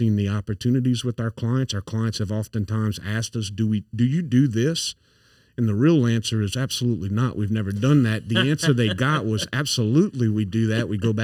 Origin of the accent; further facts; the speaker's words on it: Louisiana, United States; accent: thick accent; I grew up in St. Landry Parish, so I've got a thick accent, especially if I drink a few more of these beers.